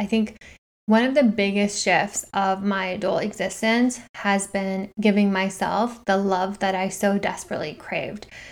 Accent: Iran; moved away; Being born and raised in Iran for a part of my life, I think in the eastern part of the world more specifically

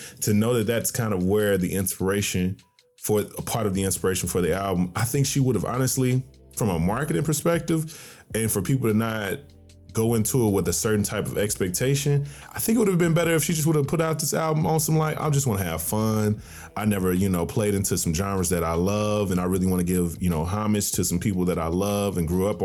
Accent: Tennessee, United States; I'm not from Nashville, to make that specific, but I'm from Tennessee. So I've always grown up around country

